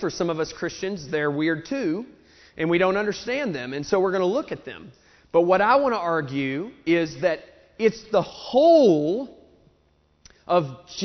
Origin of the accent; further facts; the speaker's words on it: Southern United States, United States; accent: southern redneck; I still have my southern redneck accent, which is not quite as novel where I'm from.